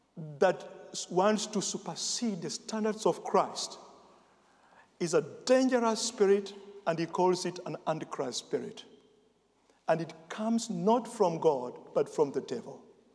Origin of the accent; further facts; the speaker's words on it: Kenya; And in our part of the world, in Kenya, the Quakers that are there, they are evangelicals.